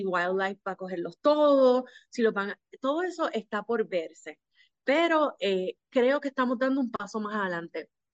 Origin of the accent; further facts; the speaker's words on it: San Juan, Puerto Rico; soy del área de San Juan